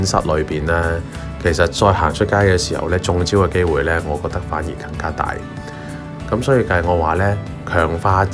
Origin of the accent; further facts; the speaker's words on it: Hong Kong; 我们香港人呢在街道行的时候呢都会感受到呢